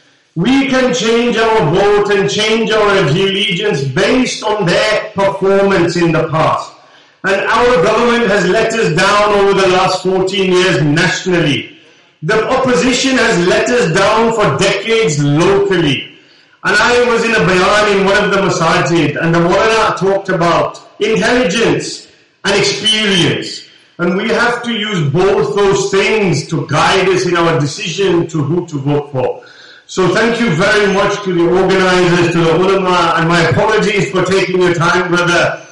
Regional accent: Dewsbury, Yorkshire and the Humber, United Kingdom; born there; And our community, when I was young, I was born in Dewsbury Hospital.

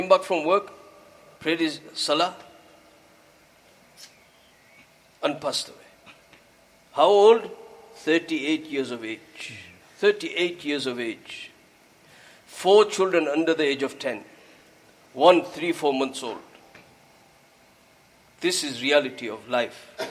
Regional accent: Blackburn, North West England, United Kingdom; I had a very, very good friend of mine who I grew up with in Blackburn.

